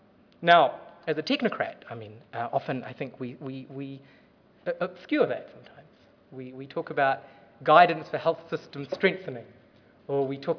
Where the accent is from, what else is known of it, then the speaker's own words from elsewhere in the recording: New Zealand; I grew up in New Zealand, but my parents come from Sri Lanka